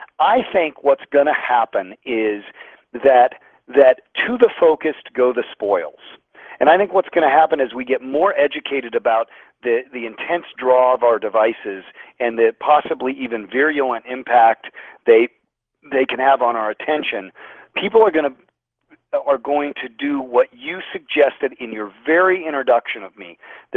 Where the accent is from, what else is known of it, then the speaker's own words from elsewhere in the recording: Colorado, United States; now in Bay Area, United States; I live in the Bay Area, Gino, but I grew up in Colorado.